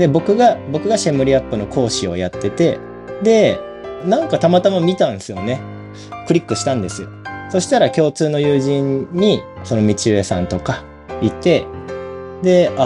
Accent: Fukui, Japan; 出身は福井県で、福井で、高校生まで、ラボっ子でしたと。

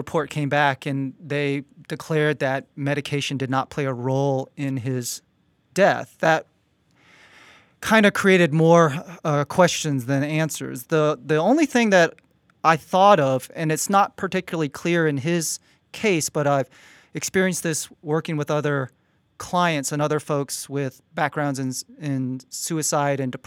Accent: Seattle, Washington, United States; I grew up in the Seattle area. And the reality is that … actually had, in that region, a stronger level of respect than

